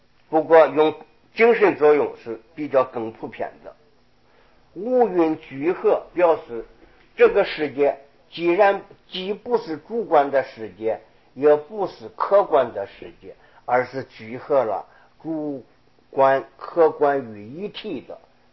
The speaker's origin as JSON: {"language": "Chinese", "country": "China", "said": "我们中国人讲天，讲天理"}